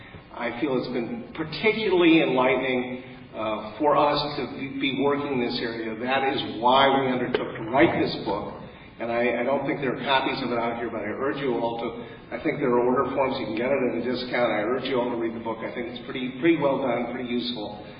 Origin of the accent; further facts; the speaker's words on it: Brooklyn, New York, United States; I come from Brooklyn where I can sell you a bridge.